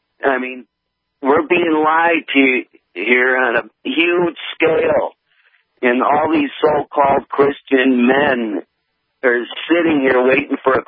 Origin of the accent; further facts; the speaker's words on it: Tinley Park, Illinois, United States; now in Idaho, United States; from Illinois. Tinley Park, I've called you a lot.